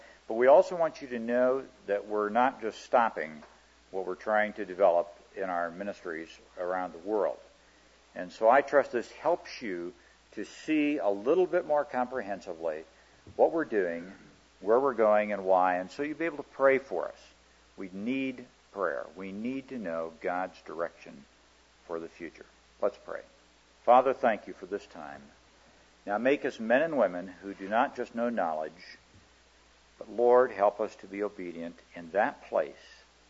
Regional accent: Garden City, Iowa, United States; it's not like where I grew up in Garden City, Iowa, that everybody knew what you did every day.

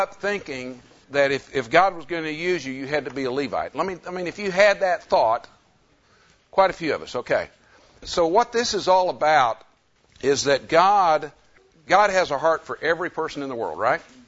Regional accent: Oklahoma City, Oklahoma, United States; from Oklahoma City.

